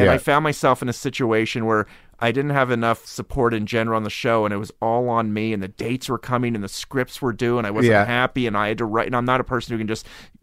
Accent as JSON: {"language": "English", "town": "Harrisburg", "region": "Pennsylvania", "country": "United States", "tie": "born or raised there", "said": "I grew up in Harrisburg."}